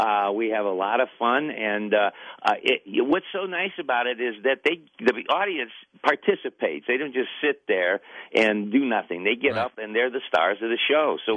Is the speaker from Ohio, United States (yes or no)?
yes; Toledo, Ohio, United States; all the Jeeps – are made in Toledo, Ohio, my hometown.